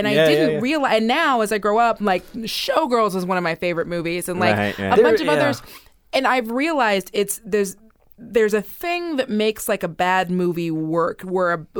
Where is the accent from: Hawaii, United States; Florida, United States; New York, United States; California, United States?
Hawaii, United States; I grew up in Hawaii. Asians is not meek if you get them all together in one place.